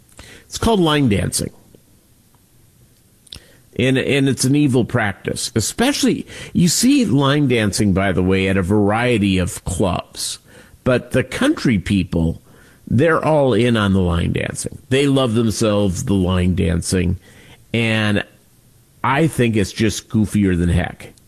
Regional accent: Minnesota, United States; I grew up in the upper Midwest. I grew up in Minnesota.

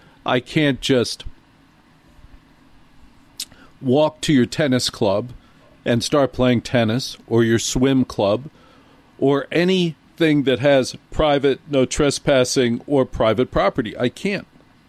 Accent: New Jersey, United States; I grew up in Jersey. In Jersey, it is a great tradition on all major holidays to take that dinner and go to the car.

